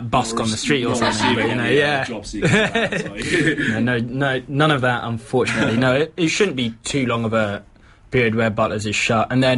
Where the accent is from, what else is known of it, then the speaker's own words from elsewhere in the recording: United Kingdom; Yeah. I'm British as what we do, isn't it?